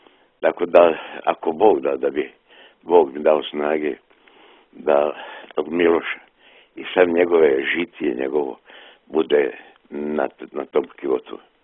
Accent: Drvar, Federation of Bosnia and Herzegovina, Bosnia & Herzegovina; Ja sam odrastao u Grahovi u Drvaru gdje je crkva bila zatvorena, zakovana i govorili su više nema Boga.

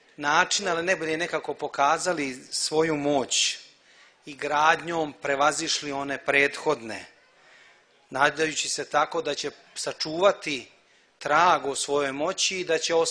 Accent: Sremski Karlovci, Vojvodina, Serbia; Ja dolazim iz Sremskih Karlovaca, iz grada koji nema ni jedne kule.

